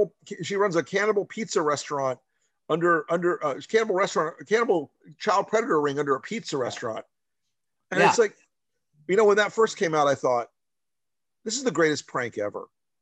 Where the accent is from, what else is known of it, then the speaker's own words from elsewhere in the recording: the South, United States; Listen, I'm a Southerner. I love fried chicken.